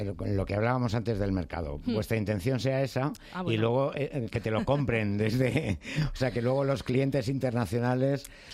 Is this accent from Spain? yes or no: yes; Madrid, Community of Madrid, Spain; Yo soy de Vicálvaro, al lado de Coslada.